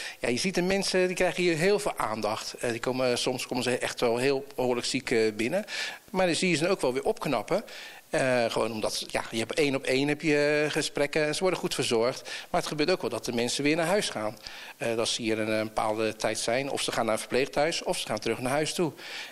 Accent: Bergschenhoek, South Holland, Netherlands; En ja, en ik kom dan zelf, kom ik uit Bergshoek.

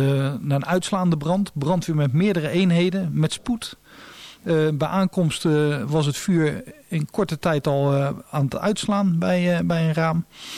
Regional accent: Netherlands; Want ja, om een of andere reden, wij zijn Nederlanders en dan zoeken we het water op met mooi weer.

